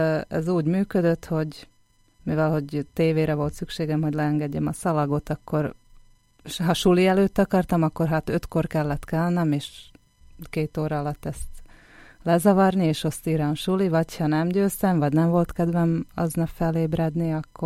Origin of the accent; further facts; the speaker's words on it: Dvory nad Žitavou, Nitra Region, Slovakia; also born or lived in Nové Zámky; now in Bratislava, Slovakia; Hát én Érsekújvárot születtem, Udvardon élek, éltem, most már Pozsonyban lakom.